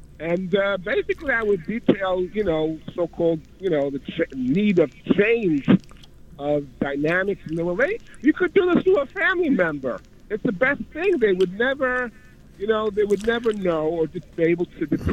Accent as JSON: {"language": "English", "town": "Queens", "region": "New York", "country": "United States", "said": "I'm from Queens."}